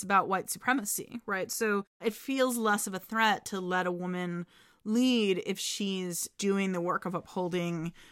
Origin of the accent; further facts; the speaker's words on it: United States; Yeah, I have to say, as an American, thinking about the way caste works in India, still, I'm like, really?